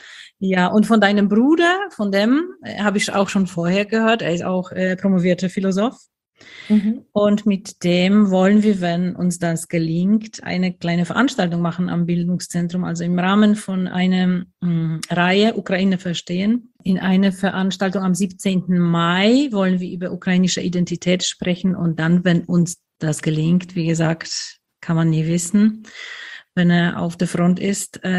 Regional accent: Poland; als Polin habe ich ein bisschen mehr Zugang, glaube ich, dazu

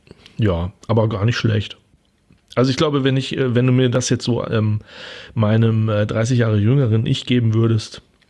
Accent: North Rhine-Westphalia, Germany; ist ja aus Sauerland, ne? Da komme ich ja her, aus der Nähe.

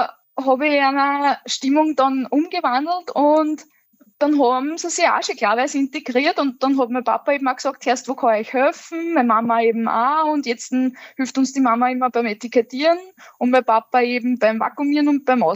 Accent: Lower Austria, Austria; Das Klima verändert sich auch bei uns im Waldviertel, muss man ganz ehrlich sagen.

